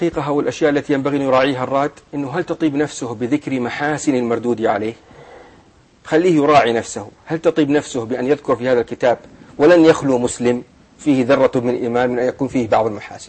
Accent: Saudi Arabia

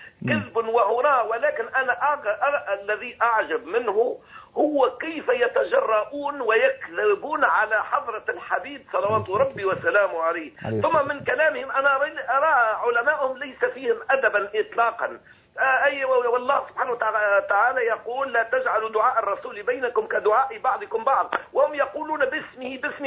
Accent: Tunisia

